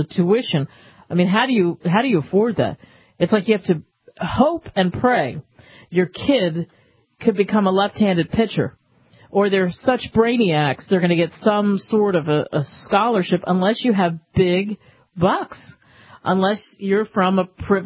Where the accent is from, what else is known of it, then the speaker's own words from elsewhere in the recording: New Jersey, United States; I went to Ohio University, and I grew up in New Jersey, so you have the room and board, you have driving back and forth.